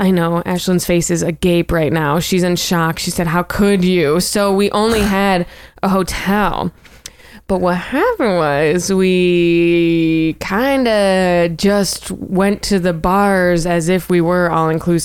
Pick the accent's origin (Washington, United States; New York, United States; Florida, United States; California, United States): New York, United States; Buffalo; I'm from Buffalo. I've driven on icy roads.